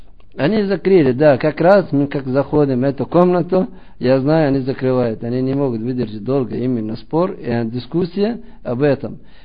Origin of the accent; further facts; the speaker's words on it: Russia; И я из России.